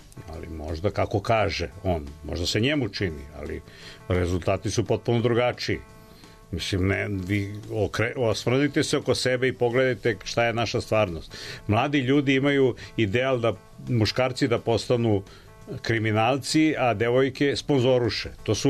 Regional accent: Belgrade, Serbia; born there; Imam 68 godina, rođen sam u Beogradu

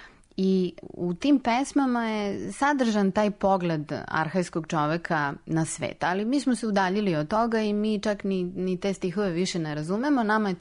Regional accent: Novi Sad, Vojvodina, Serbia; Ja dolazim iz Novog Sada, dakle iz jedne sredine gde, evo, danas na Božić se i dalje obavlja jedan običaj u jednom delu Novog Sada

